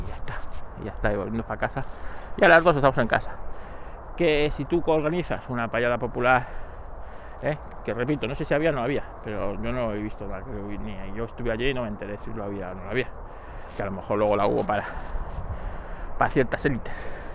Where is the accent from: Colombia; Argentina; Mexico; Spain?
Spain; Madrid, Community of Madrid; porque soy de Madrid y aquí en Madrid cualquier arroz amarillo es paella